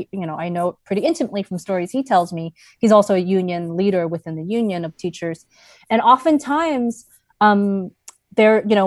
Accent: New York, United States; my cynical self as a New Yorker

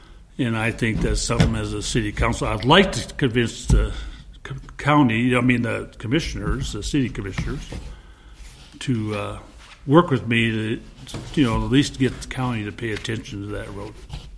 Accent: Belgrade, Montana, United States; I born and raised in Belgrade virtually.

